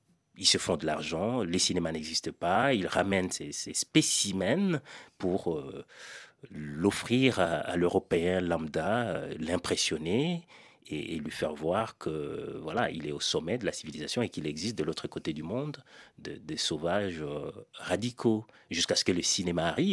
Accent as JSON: {"language": "French", "country": "DR Congo", "said": "Rien ne m'enlève ma congolité. Je suis congolais, je suis foncièrement congolais."}